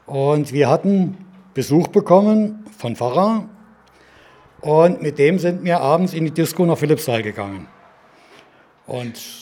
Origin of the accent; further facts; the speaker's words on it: Hesse, Germany; Ich komme aus Hessen und wohne 100 Meter vor der thüringischen Grenze.